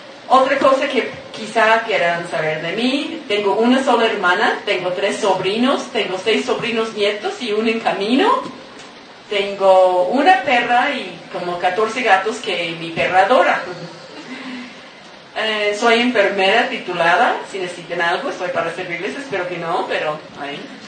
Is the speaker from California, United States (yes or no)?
yes; Los Angeles, California, United States; born there; Yo nací en Los Ángeles. Tengo 41 años de conocer a Jesús como mi Mesías. Vengo de familia judía.